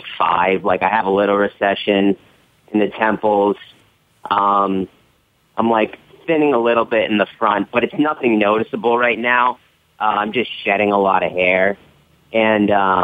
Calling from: Orlando, Florida, United States; from Orlando, Florida.

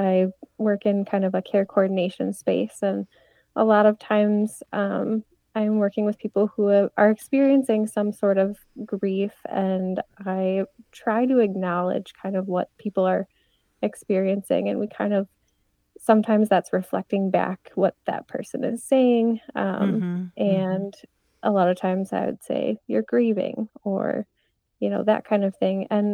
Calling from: Milwaukee, Wisconsin, United States; I'm calling from Milwaukee, Wisconsin.

